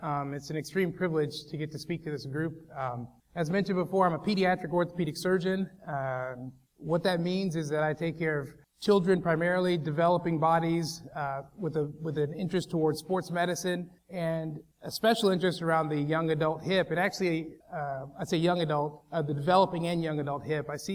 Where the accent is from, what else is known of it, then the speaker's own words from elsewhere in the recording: Oklahoma, United States; I try to keep it simple, mainly because I'm from Oklahoma